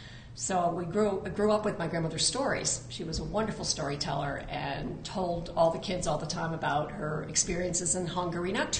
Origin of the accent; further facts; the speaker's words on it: Middleport, New York, United States; So then they ended up settling in my hometown, which is Middleport. It's on the Erie Canal, a very small town.